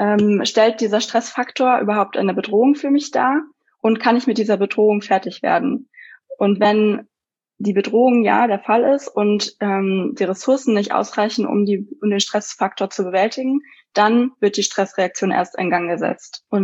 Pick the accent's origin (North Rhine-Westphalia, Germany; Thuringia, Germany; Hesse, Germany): North Rhine-Westphalia, Germany; moved away as an adult; now in Vienna, Austria; bin 28 Jahre alt. Ich komme eigentlich aus dem Düsseldorfer Raum, lebe aber im Moment in Wien, weil ich da an der Uni arbeite